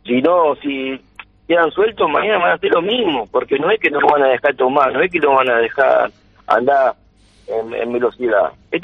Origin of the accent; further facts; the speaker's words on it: Rosario, Santa Fe, Argentina; Sí, nosotros somos de Rosario, vivimos allá. Yo laburo ahí en la Municipalidad de Bermúdez, en Ciudad de Madre Casa.